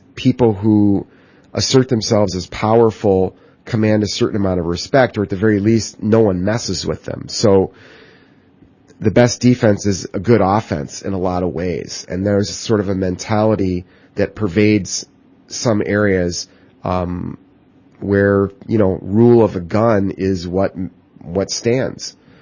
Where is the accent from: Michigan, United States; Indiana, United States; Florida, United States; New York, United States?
Michigan, United States; I grew up in Western Michigan in an area where, you know, the high school population actually declined like the first day of deer season.